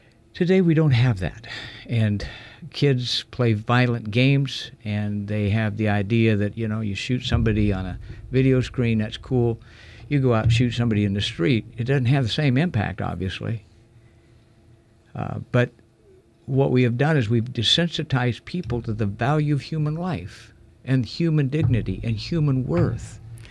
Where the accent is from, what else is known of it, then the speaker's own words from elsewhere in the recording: Bend, Oregon, United States; I was born and raised in Bend. That was back when it was about 11,000 people.